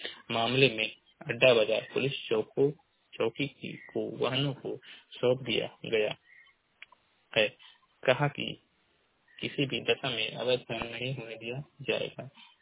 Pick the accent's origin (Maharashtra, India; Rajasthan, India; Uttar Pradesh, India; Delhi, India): Uttar Pradesh, India; Maharajganj; मैं जिला महाराजगंज का निवासी हूँ।